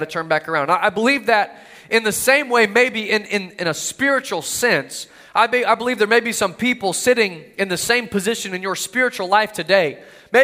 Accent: Austin, Texas, United States; I remember growing up, we would take road trips. I grew up in Austin, Texas, and we weren't really grand vacationers.

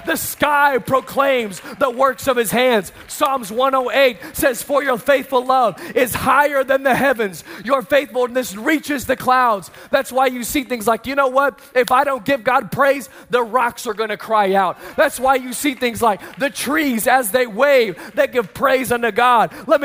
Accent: the South, United States; Listen, you go down, I'm from the South, and they praise and worship.

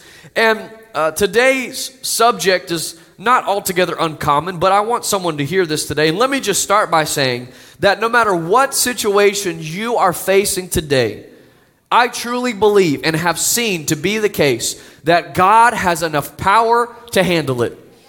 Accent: the South, United States; And I grew up in the South, so we just like to add extra syllables to everything is what I hear.

